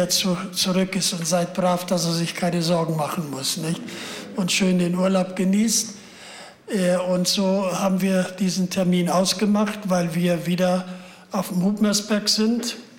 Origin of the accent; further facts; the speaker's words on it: Lower Saxony, Germany; Ich habe meine Kindheit in Ostfriesland zugebracht. Da sagt man den ganzen Tag Moin Moin.